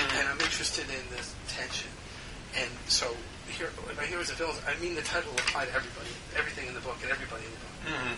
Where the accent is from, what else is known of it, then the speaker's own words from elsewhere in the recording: New Jersey, United States; I did a reading in my hometown in New Jersey, and some of the members of my family were there